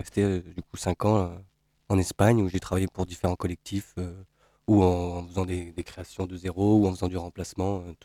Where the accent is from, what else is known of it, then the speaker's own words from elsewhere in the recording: Nantes, Pays de la Loire, France; ça va faire 3 ans que je suis revenu dans ma ville natale à Nantes.